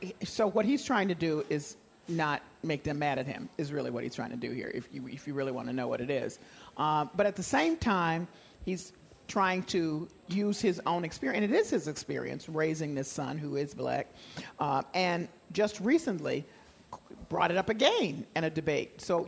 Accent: Memphis, Tennessee, United States; Is it often followed by, now, where are you from? And I say Memphis, Tennessee.

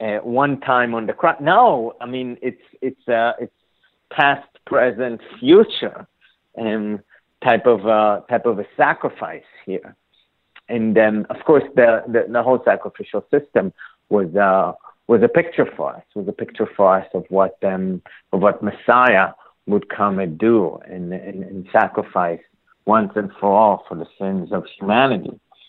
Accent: Israel; English is a second language; growing up in Israel, in Hebrew

